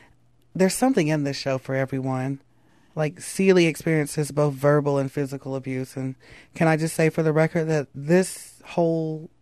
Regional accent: North Carolina, United States; I come from Brunswick County, and what a perfect setting.

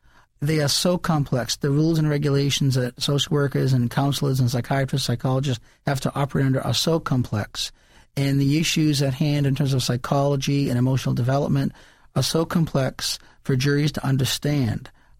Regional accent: Salem, Massachusetts, United States; born there; also born or lived in Rhode Island / Florida / Pennsylvania; I was born in Salem, Massachusetts. Mm-hmm. I lived in Massachusetts for a while and then kind of moved between Rhode Island and Massachusetts for a number of years.

